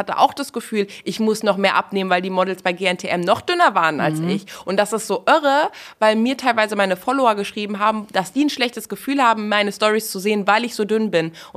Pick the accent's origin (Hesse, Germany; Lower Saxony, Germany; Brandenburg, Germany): Hesse, Germany; Kassel; ich komme aus Kassel, das ist jetzt keine Metropole